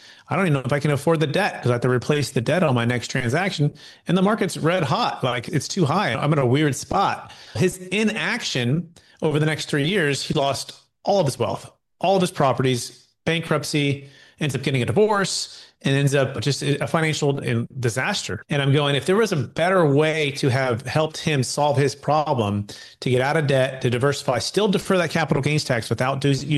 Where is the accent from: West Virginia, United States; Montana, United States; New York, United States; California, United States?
California, United States; And when I grew up in the Bay Area of California, my parents had two young boys, myself and my brother.